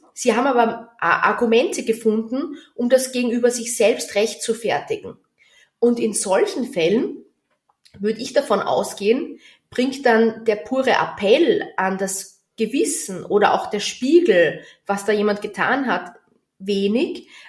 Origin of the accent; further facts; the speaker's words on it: Austria; wenn ich als Österreicherin mit dem Zug in Deutschland fahre